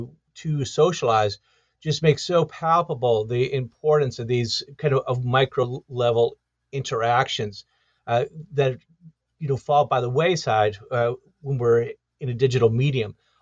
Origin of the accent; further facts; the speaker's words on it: Detroit, Michigan, United States; I grew up in Detroit, Michigan, and I, that was in the 1970s, a very disruptive time. We had the kind of economic collapse. And also as a white kid in a predominantly African-American city